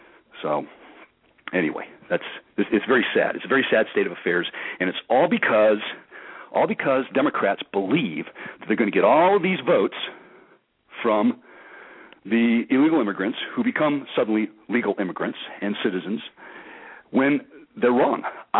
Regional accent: Tucson, Arizona, United States; I grew up in Southwest Arizona there, in Tucson

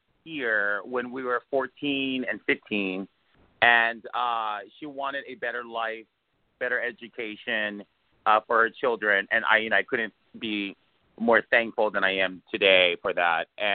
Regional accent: Hawaii, United States; Oh, I was born and raised in Hawaii, Oahu, to be exact.

